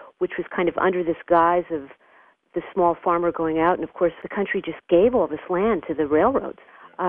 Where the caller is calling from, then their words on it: Charlottesville, Virginia, United States; Well, since I'm calling from Charlottesville